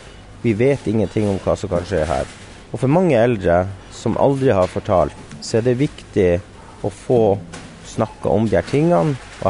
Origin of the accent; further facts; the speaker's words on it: Evenes, Nordland, Norway; Ja, altså jeg kommer opprinnelig fra Evenes I Nordland. Vokst opp I bunkersene som beskyttet Tirpitz under krigen.